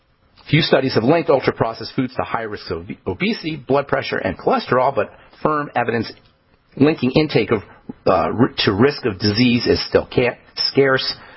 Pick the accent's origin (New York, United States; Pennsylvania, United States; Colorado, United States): Colorado, United States; Boulder; Let's go to Boulder, my hometown here.